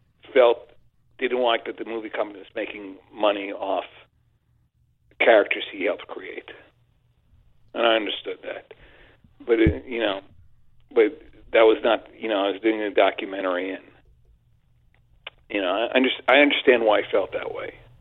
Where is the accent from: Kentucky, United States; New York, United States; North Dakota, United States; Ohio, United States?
New York, United States; And I grew up in New York. And, of course, I watched it Saturday morning.